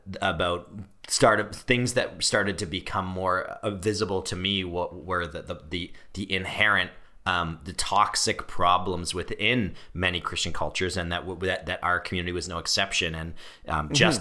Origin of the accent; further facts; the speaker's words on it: Canada; just because we're Canadian and we're not south of the border